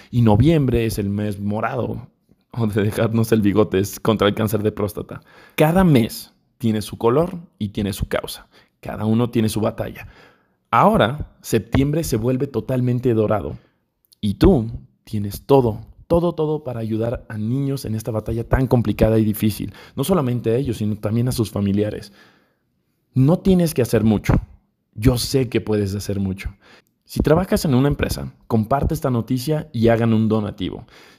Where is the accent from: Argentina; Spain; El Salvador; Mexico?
Mexico; en México estamos en un momento difícil. No saben lo complicado que fue encontrar noticias positivas en mi país.